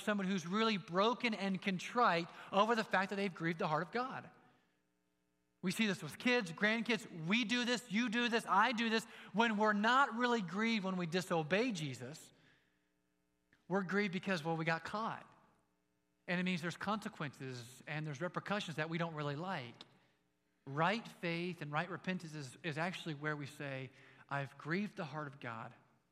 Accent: Scotland, United Kingdom; like I'm Scottish, wee little man up in a tree.

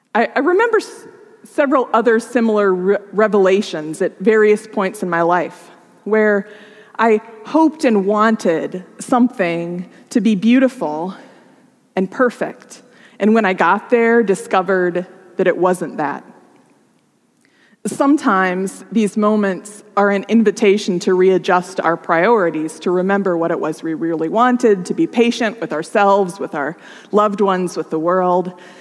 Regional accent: Nebraska, United States; now in California, United States; I grew up in Nebraska going to the Rocky Mountains, which are beautiful and dramatic, but just a little bit gentler. Our Sierras here in California require that you go up and down and up and down.

